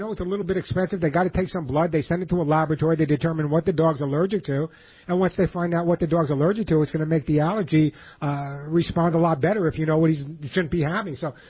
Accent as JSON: {"language": "English", "region": "New York", "country": "United States", "accent": "New York", "said": "It's my New York accent."}